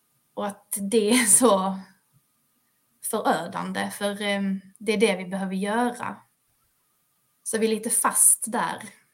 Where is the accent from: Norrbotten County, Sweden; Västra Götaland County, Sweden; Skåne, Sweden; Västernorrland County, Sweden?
Skåne, Sweden; Malmö; now in Bornholm, Denmark; det var ju mycket för att vi kommer från Skåne och att det är nära familjen hemma i Malmö och så.